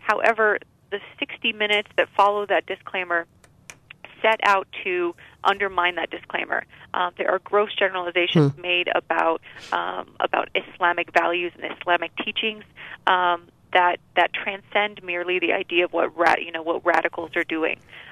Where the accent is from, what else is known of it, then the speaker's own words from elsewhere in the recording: United States; makes me a little uncomfortable as an American